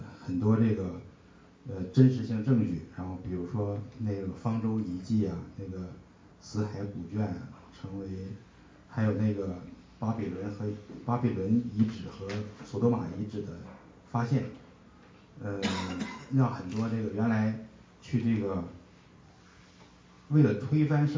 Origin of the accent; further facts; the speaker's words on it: Shanghai, China; 来自上海啊，我们老家是河北衡水。我们从小接受唯物主义教育，并没有信仰。